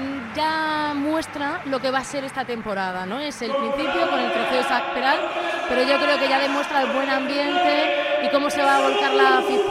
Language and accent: Spanish; Cartagena, Region of Murcia, Spain; Yo tenía muchas ganas por trabajar por mi tierra, directamente en Cartagena